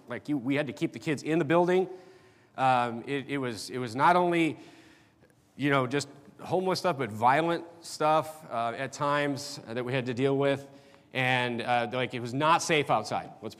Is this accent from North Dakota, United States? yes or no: yes; North Dakota, United States; now in Fresno, United States; I'm like, it's going to be fine. I'm from North Dakota. But through the streets of Fresno, we've been all over the city in the last 6 years.